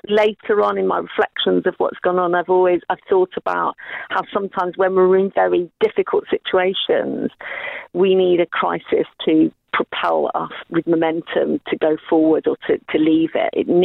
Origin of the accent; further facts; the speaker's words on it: Ireland; I'm white Irish, 57 years old, and I have been in prison